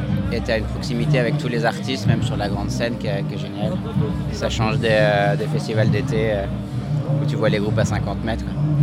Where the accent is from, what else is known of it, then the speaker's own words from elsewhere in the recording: Dijon, Bourgogne-Franche-Comté, France; On est venu avec pas mal de Dijonnais, parce qu'on vient de Dijon.